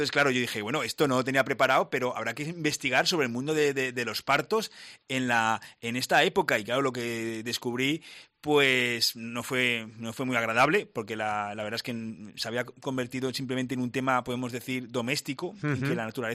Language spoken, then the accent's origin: Spanish; Aragon, Spain; Yo, como buen aragonés, es una época que me fascina.